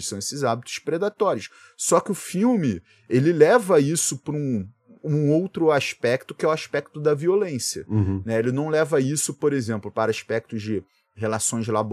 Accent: Brazil; Pô, eu sou brasileiro.

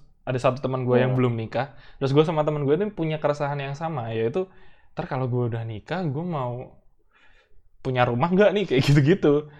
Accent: Madiun, East Java, Indonesia; Gue Madiun, coy. Gue Madiun

